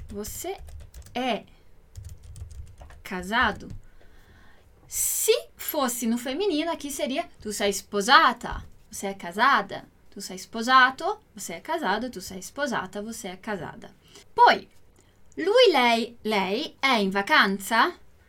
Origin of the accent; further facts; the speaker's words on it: Italy; a cidade onde eu cresci na Itália, onde eu morei por muitos anos e aprendi o italiano, lá o sotaque de lá não se fala com o som fechado.